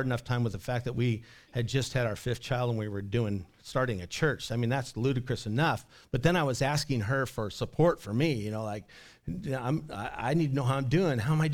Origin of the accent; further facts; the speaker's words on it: Clatskanie, Oregon, United States; because I grew up in Clatskanie.